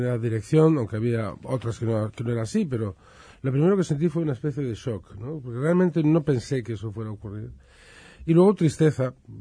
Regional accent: Galicia, Spain; Yo soy gallego, sí. Además, de origen, no, gallego...

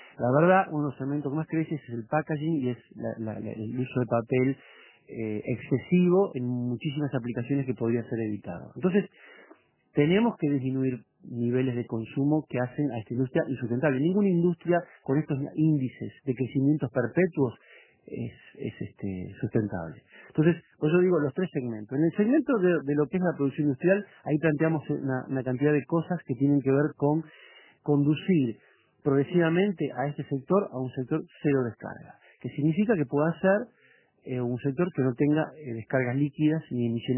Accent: Rosario, Santa Fe, Argentina; Yo soy de Rosario, que está a muy pocos kilómetros de Capitán Bermúdez, donde está Celulosa Argentina

